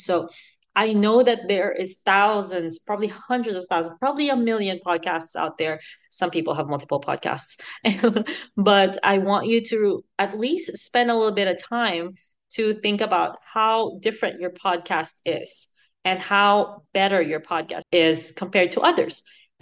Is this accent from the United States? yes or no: no; Philippines; accent: Filipino; But I'm Filipino. Right now, I'm using my kind of Californian accent, but I still sound Filipino sometimes. But if I use my Filipino accent, it might not be picked up by AI.